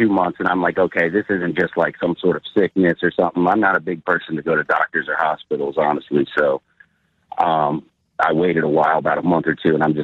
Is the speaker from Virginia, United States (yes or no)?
yes; Manassas, Virginia, United States; I'm from Manassas.